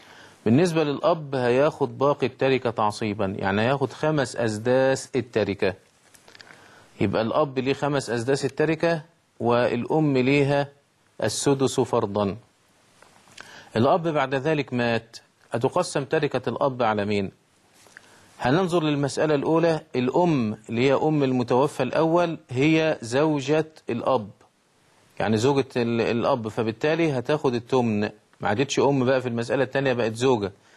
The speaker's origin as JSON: {"language": "Arabic", "country": "Egypt", "said": "وعندنا في مصر القانون المصري بيمنع وضع اليد على أملاك الدولة"}